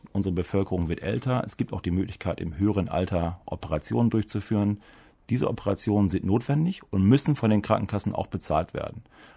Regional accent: Germany; Ich bin gebürtiger aus Friese und weiß, was es heißt, auf dem Land Versorgung zu organisieren.

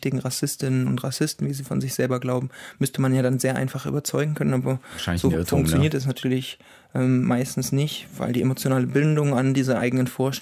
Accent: Eisenach, Thuringia, Germany; Genau, ich komme ja ursprünglich selber aus Eisenach, aber in Jena habe ich eben meinen Bachelor studiert.

